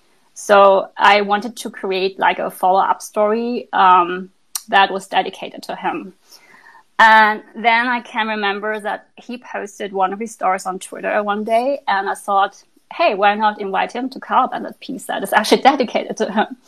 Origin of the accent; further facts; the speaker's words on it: Germany; And if you wonder why I chose a German title for the collection, it's because I grew up in Germany.